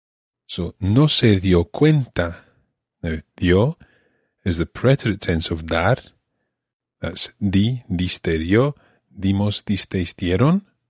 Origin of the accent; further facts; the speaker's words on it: Andalusia, Spain; accent: Andalusian; mucho mejor que mi acento andaluz.